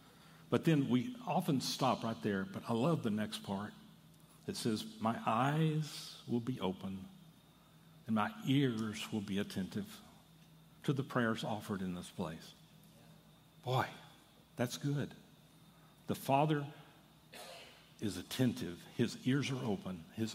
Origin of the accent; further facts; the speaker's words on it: Texas, United States; Side note, I grew up in West Texas, and when I was in high school and first couple of years of college, I got to eat with a rancher on a regular basis.